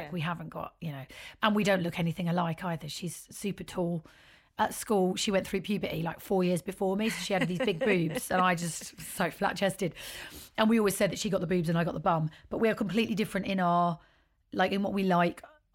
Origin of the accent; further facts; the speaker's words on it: Beckenham, London, United Kingdom; I grew up in Beckenham in Kent. It's borderline Southeast London, borderline Kent, because it's not proper Canterbury, Dover, Kent, but it's on the border of like Penge, Crystal Palace.